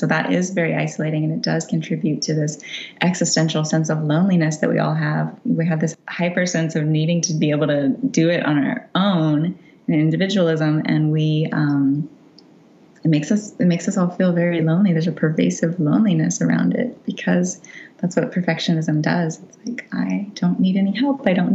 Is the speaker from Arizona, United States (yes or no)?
no; Florida, United States; so I grew up in Central Florida, and the landscape, of course, just completely shaped me.